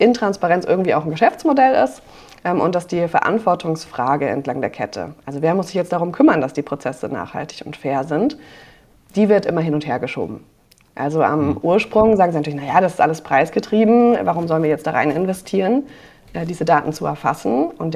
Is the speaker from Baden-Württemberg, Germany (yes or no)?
yes; Freiburg, Baden-Württemberg, Germany; Mein persönlicher Hintergrund ist, ich komme aus Freiburg